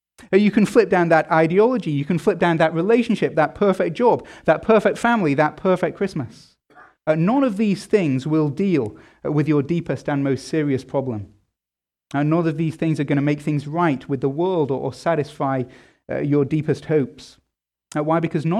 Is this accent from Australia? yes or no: no; England, United Kingdom; as an Englishman.